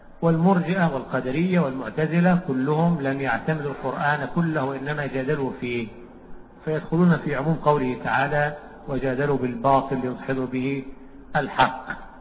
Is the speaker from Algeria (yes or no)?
no; Egypt; عندنا في مصر